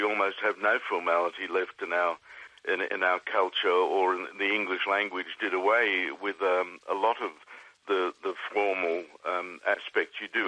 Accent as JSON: {"language": "English", "country": "Australia", "said": "we have as an Australian society in general, we're a very casual culture."}